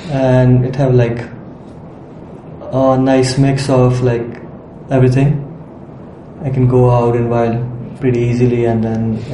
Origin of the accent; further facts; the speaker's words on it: Jaipur, Rajasthan, India; I'm from Jaipur, Rajasthan.